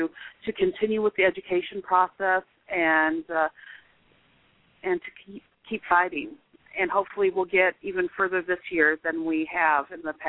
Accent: Iowa, United States; I'm from Iowa, so we came up to Iowa to get married.

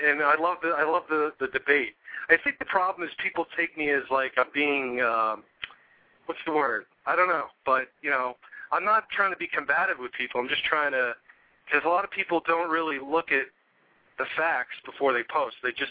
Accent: Long Island, New York, United States; now in Tucson, United States; I am. I grew up on Long Island, though.

